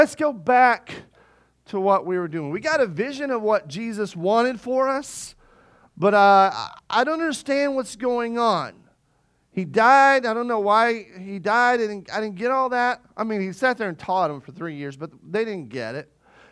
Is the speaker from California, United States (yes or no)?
no; Arkansas, United States; now in a small town like I grew up in Arkansas, there's nothing to do on Friday night.